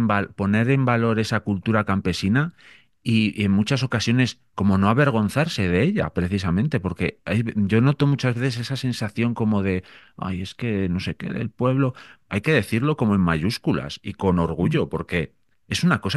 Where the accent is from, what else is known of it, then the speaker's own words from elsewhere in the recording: León, Castile and León, Spain; also born or lived in Boñar; Yo soy bueno, soy de León, pero pasé mucha infancia, muchos momentos muy importantes de la vida, de una y de uno, en mi pueblo, en Boñar, en León.